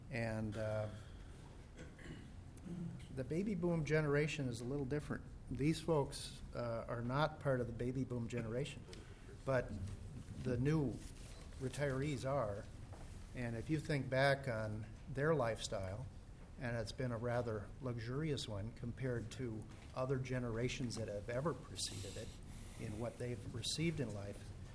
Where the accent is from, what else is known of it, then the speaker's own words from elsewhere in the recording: South Dakota, United States; born there; even though I was born in South Dakota, I don't necessarily want to live there.